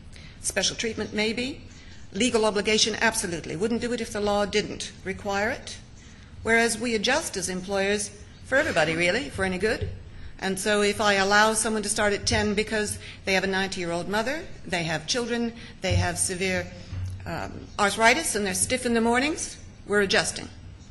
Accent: Alberta, Canada; now in United Kingdom; Alberta certainly is my home. And I've been in the UK a long time

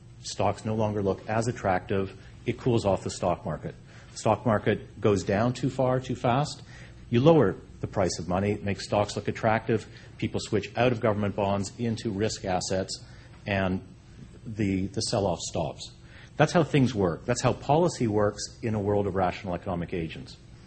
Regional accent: Canada; Well, I'm Canadian, so I felt like I was coming home in a certain respect.

